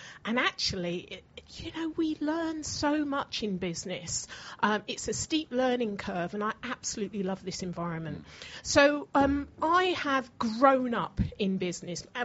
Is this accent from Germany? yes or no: no; England, United Kingdom; at the time when I grew up in England, there wasn't even black tellers.